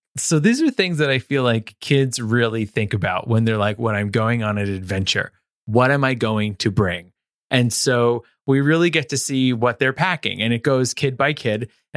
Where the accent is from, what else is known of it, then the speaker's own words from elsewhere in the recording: New York, United States; growing up as a New Yorker, you're always kind of feeling like New York and LA are just city rivals.